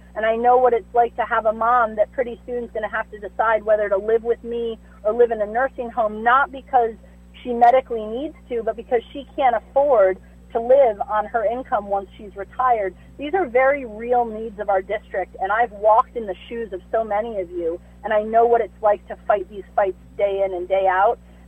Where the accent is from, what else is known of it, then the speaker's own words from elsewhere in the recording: New Lebanon, United States; I was born and raised in New Lebanon. I know firsthand the needs of the small rural communities.